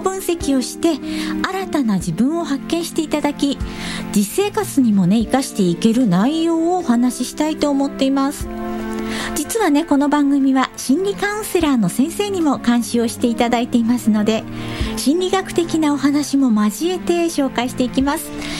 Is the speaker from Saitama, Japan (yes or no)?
no; Kanagawa, Japan; 私は神奈川県出身で、